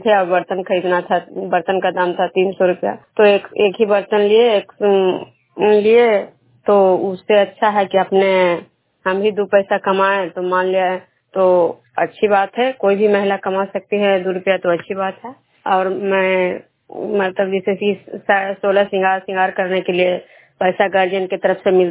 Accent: Vishnupur, Bihar, India; मैं विष्णुपुर ग्राम खुदरा पंचायत नालंदा जिला नगरनसा प्रखंड की निवासी हूँ।

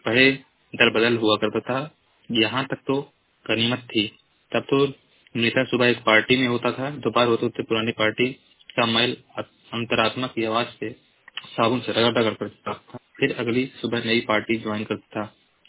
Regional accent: Uttar Pradesh, India; मैं जिला महाराजगंज का निवासी हूँ।

